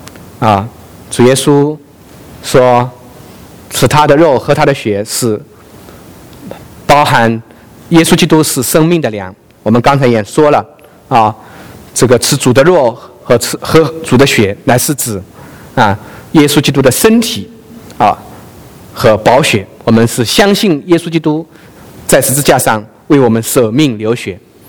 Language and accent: Chinese; China; 我们中国人啊，我们有一个说法啊，吃文化啊